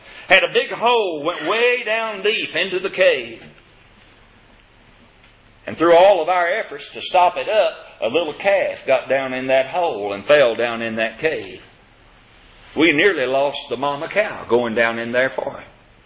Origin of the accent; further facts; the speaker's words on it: Kentucky, United States; On two separate occasions on our farm, when I was growing up in Kentucky, we had an episode that I believe demonstrated natural affection.